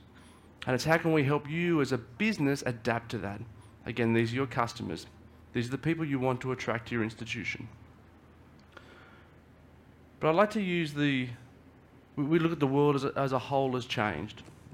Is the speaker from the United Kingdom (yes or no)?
no; Australia; moved away; As I said, I'm originally from Australia.